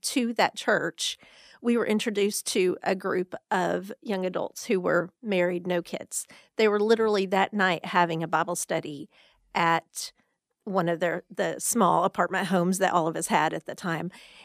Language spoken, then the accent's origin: English; Waco, Texas, United States; I grew up in Waco, and my parents were obviously a Christian family